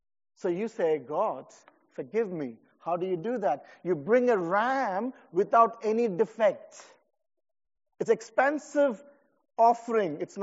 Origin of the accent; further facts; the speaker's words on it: India; I come from India with many religions.